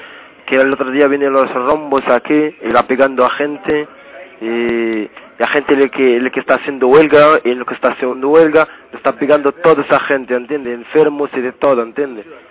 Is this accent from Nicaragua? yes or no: no; Palestine; moved away; soy de Palestina y llevo aquí desde 94